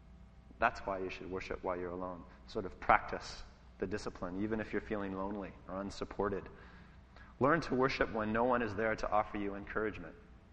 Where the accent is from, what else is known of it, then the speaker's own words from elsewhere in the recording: Ireland; I'm an Irish warrior.